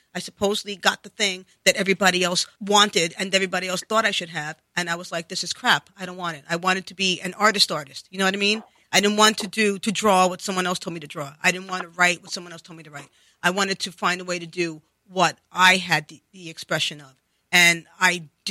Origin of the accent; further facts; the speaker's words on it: Bronx, New York, United States; I grew up in the Bronx.